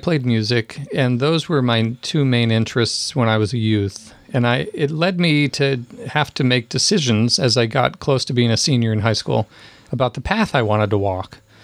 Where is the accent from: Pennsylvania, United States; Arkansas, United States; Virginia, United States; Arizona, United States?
Pennsylvania, United States; Berwyn; I came from Berwyn, Pennsylvania, which is just outside Philadelphia, suburban Philadelphia.